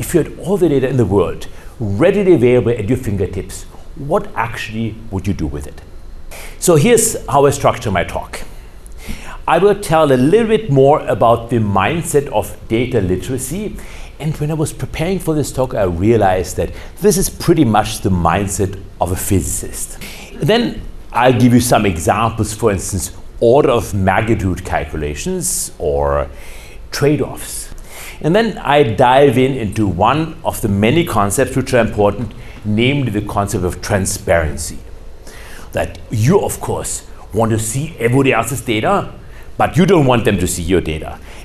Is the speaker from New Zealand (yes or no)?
no; Germany; I am from Germany.